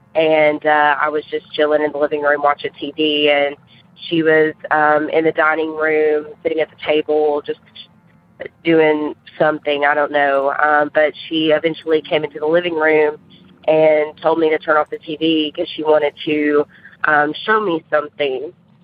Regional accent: Murfreesboro, Tennessee, United States; I'm from Murfreesboro, Tennessee.

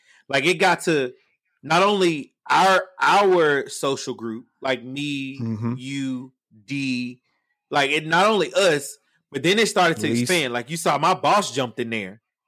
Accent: the South, United States; A hit dog holler. You know I'm from the South too, so you know I'm with you.

